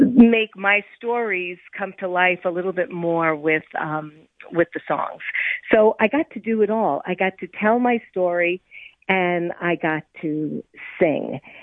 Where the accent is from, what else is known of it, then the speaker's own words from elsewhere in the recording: Brooklyn, New York, United States; The Bookmaker's Daughter is about me, and I grew up in Brooklyn